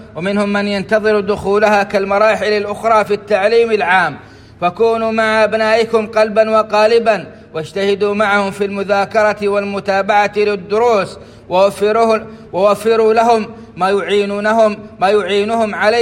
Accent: Saudi Arabia; في بلادنا السعودية

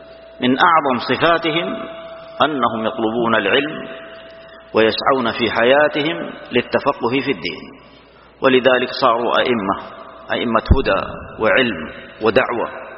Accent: Saudi Arabia; في بلادنا المملكة العربية السعودية

